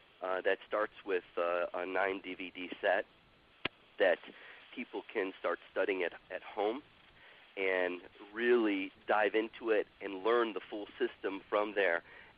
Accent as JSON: {"language": "English", "town": "Chicago", "region": "Illinois", "country": "United States", "tie": "born or raised there", "said": "Chicago, which is my hometown, San Diego, and then Australia are the 3 places that I teach it."}